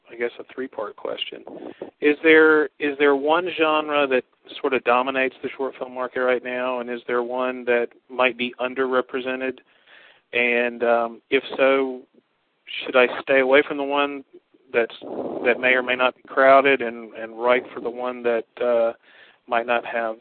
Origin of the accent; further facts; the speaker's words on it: Atlanta, Georgia, United States; I'm from Atlanta, Georgia.